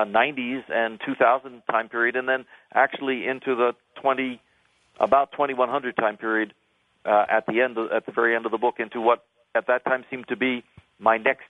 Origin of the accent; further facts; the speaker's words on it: United States; moved away as an adult; So although I was born in America and, you know, until I was 20 years old, lived always in the United States